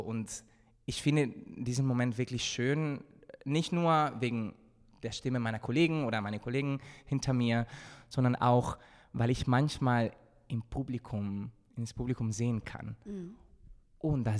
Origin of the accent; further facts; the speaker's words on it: Spain; Und ich bin auch Spanier, also ich mag meine Siesta.